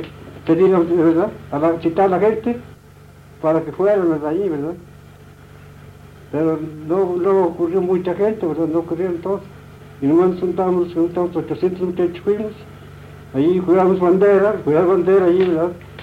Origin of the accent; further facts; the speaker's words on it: Coahuila, Mexico; vine a tomar con los carabineros de Coahuila aquí en mi tierra